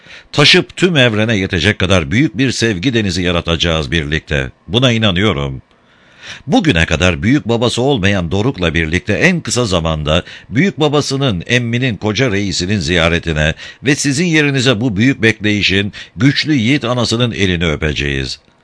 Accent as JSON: {"language": "Turkish", "town": "Suluova", "region": "Amasya", "country": "Turkey", "tie": "born there", "said": "1959 Amasya Suluova doğumluyum."}